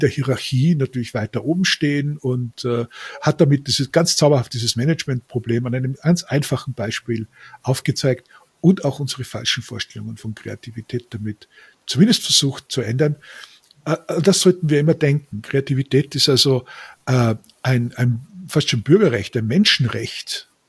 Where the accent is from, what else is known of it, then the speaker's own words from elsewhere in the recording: Austria; born there; ich bin geborener Österreicher